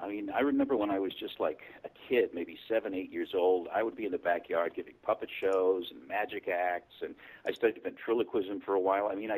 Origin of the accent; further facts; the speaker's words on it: St. Louis, Missouri, United States; moved away as an adult; now in Los Angeles, United States; But I was born in St. Louis, St. Louis, Missouri. And I lived there till I was about 21, and then I left, and then I went to the East Coast and did some theater